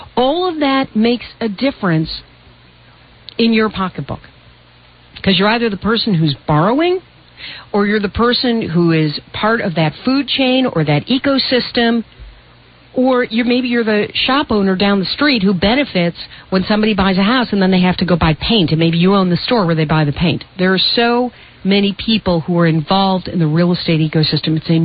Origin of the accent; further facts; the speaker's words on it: United States; But as an American, this is one thing that you can do to be counted.